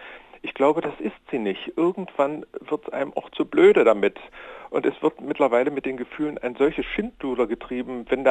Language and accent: German; East Germany, Germany; Ich komme aus der DDR